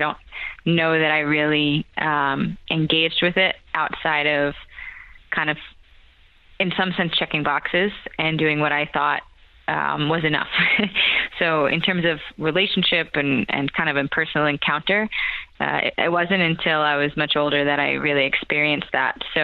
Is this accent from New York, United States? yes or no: yes; Queens, New York, United States; also born or lived in Brooklyn; So I was born in Brooklyn, where I went to Mary Queen of Heaven, and then I moved in at the end of second grade. So I started third grade at St. Francis de Sales in Rockaway in Queens